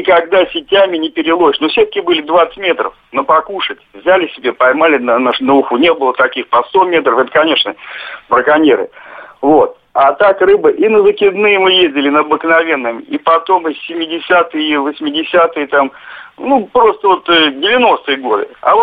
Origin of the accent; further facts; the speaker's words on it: Volgograd, Volgograd Oblast, Russia; из Волгограда.